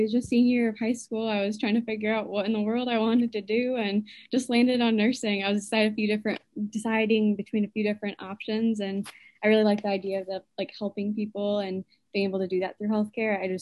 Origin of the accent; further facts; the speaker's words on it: Michigan, United States; So we're from Michigan, and so obviously it's a little drive away, because in Ohio, Cedarville is.